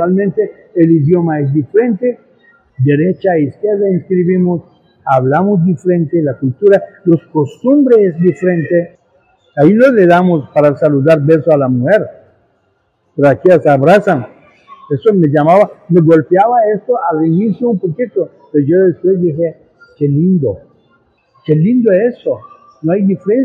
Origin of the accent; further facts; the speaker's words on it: Nicaragua; now in Costa Rica; tradiciones, mis idiomas, mi cultura persa, todo lo he mantenido. Igual, cuando voy a Nicaragua, soy nicaragüense.